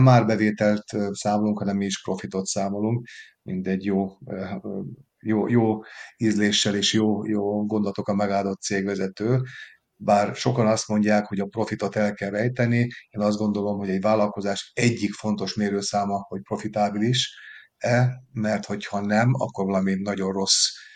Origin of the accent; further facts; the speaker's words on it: Győr, Győr-Moson-Sopron, Hungary; mivel én győri vagyok